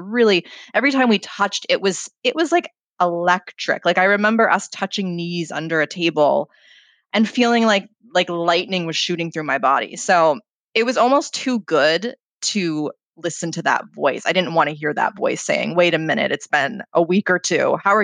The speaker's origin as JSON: {"language": "English", "region": "Maine", "country": "United States", "lives_now": "New York, United States", "said": "And I had moved to New York a couple years prior. I'm from Maine originally."}